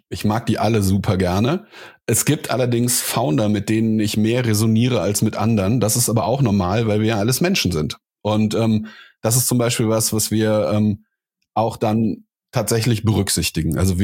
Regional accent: Cologne, North Rhine-Westphalia, Germany; ich bin in Köln aufgewachsen.

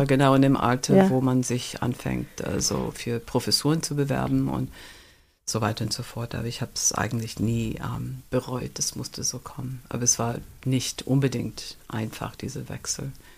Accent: United States; als Amerikanerin, die mit diesen Saturday Morning Cartoons aufgewachsen bin.

